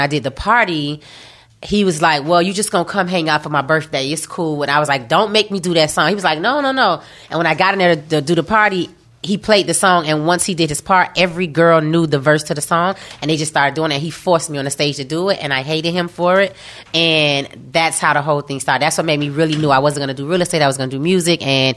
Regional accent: Miami, Florida, United States; I grew up in Liberty City, Miami. It's one of them neighborhoods. And back then in the town when I grew up, it was all about hustlers.

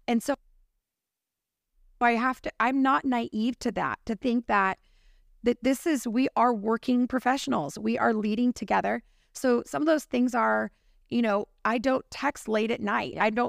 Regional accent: California, United States; as a Californian, which we are

